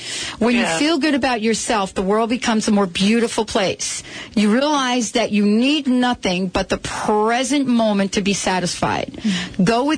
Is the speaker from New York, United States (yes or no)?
yes; Bronx, New York, United States; born there; So I was born in the Bronx, you know.